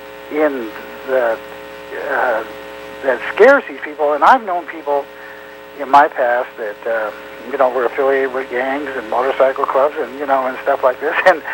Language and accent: English; Utah, United States; since then I've become a Christian, and I grew up in Utah, and I'm a kind of minister to a lot of friends of mine that come out of Mormonism